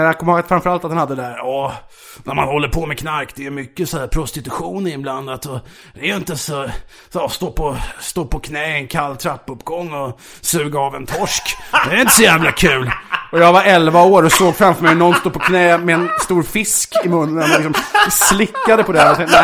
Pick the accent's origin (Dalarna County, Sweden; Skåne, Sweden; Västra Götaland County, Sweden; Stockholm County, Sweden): Stockholm County, Sweden; Vaxholm; Jag kom från Vaxholm, villa förort.